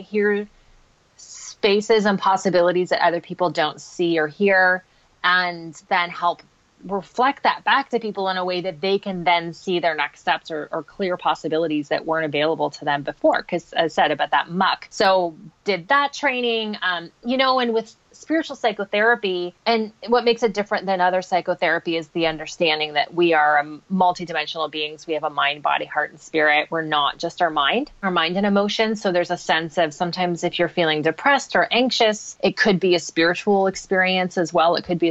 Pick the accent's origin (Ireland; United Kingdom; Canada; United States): Canada; Goderich, Ontario; I live in Goderich, Ontario, and I grew up in Goderich, Ontario. So, you know, small town thinking.